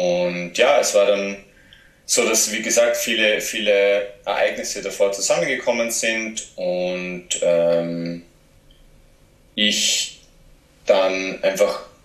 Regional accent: Austria; accent: Austrian; ich bin heute knapp 30 Jahre alt und bin ursprünglich aus Österreich. Ich werde mich übrigens sehr bemühen, meinen österreichischen Akzent auf ein Minimum zu reduzieren

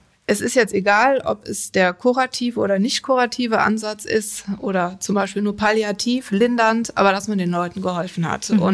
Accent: Bonn, North Rhine-Westphalia, Germany; ich komme ja aus Bonn

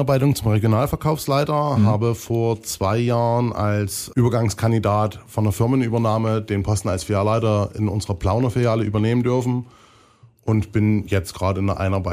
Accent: Saxony, Germany; Wir kommen aus dem Vogtland, da war es immer recht bergig.

